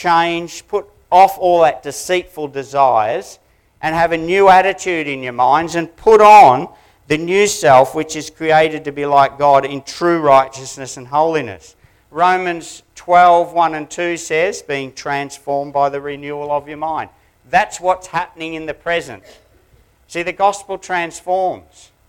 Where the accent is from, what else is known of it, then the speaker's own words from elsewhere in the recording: Sydney, New South Wales, Australia; I was brought up in Sydney